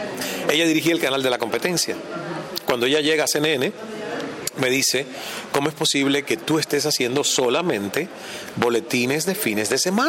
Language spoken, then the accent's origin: Spanish; Cuba; now in Miami, United States; soy cubano, hay una ley que ampara a los cubanos